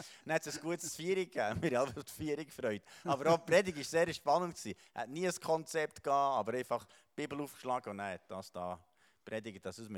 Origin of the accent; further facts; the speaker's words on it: Bern, Switzerland; wir sind sehr fröhliche Bauernfamilie. Ich bin im Simmental aufgewachsen, als Bergbauer.